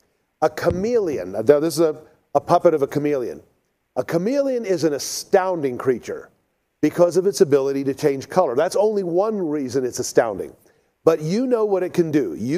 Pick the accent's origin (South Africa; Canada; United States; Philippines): South Africa; the Zulu people that I grew up with in South Africa